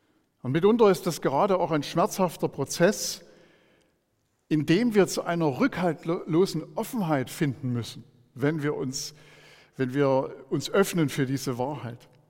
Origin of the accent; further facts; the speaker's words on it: Hartha, Saxony, Germany; Ich komme aus Hartha bei Döbeln, ist also gar nicht so weit weg von hier.